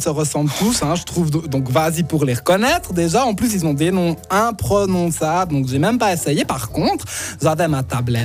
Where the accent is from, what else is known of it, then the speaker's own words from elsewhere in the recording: France; moi, je suis française, je parle français avec.